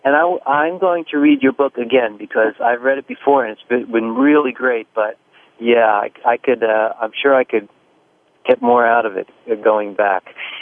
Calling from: Bronx, New York, United States; I'm calling from the East Bronx, I believe.

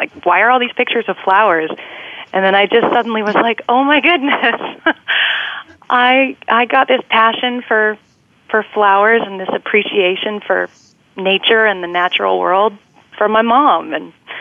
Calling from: Brooklyn, New York, United States; Hi, I'm calling from Brooklyn, New York.

